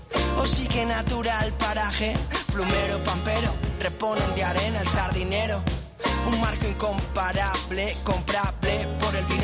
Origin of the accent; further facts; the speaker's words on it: Santander, Cantabria, Spain; Critico Santander como buen santanderino.